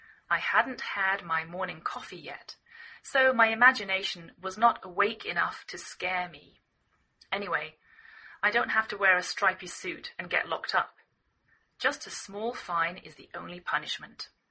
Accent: England, United Kingdom; now in United States

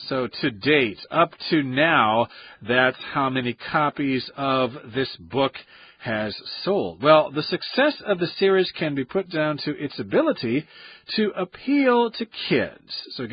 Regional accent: Iowa, United States; if I start telling Stephanie stories about growing up in Iowa and raising pigs on the farm and harvesting corn.

